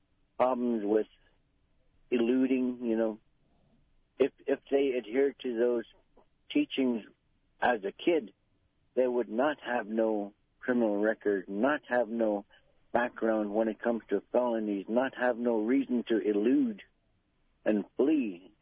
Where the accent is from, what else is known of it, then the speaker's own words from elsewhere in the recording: Bethel, United States; beautiful downtown Bethel when I lived there, and I'm pretty sure it's still beautiful over there. It's my hometown.